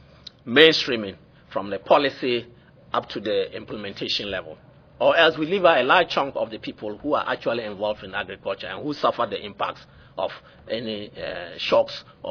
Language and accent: English; Ghana; I am from Ghana and located in the northwestern corner of the country. It's a place with one rainy season, mainly from April to October.